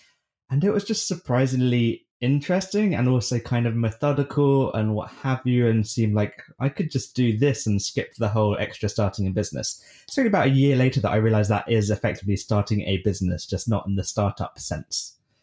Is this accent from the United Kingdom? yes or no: yes; United Kingdom; I'm British. We have different swearing standards.